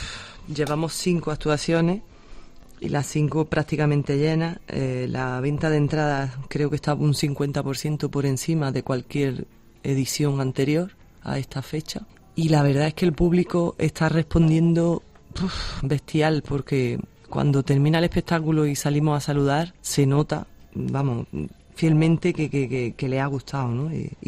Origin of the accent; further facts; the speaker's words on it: Granada, Andalusia, Spain; que yo soy del Albaicín